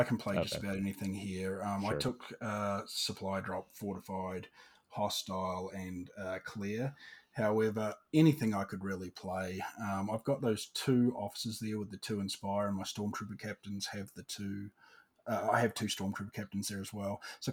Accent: New Zealand; now in United States; Growing up in New Zealand

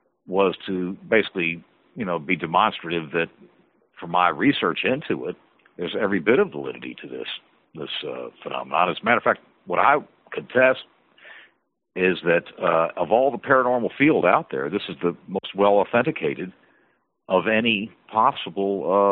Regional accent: Florida, United States; I grew up in South Florida, and my father was a big electronics engineer down there

